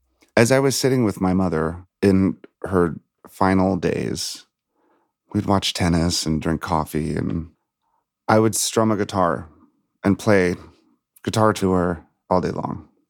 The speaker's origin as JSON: {"language": "English", "region": "Virginia", "country": "United States", "tie": "born or raised there", "said": "I was raised in Virginia outside of Washington, D.C."}